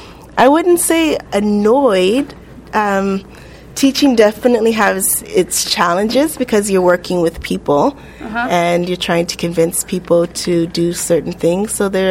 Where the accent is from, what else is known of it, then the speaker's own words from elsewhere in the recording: California, United States; I grew up in Southern California.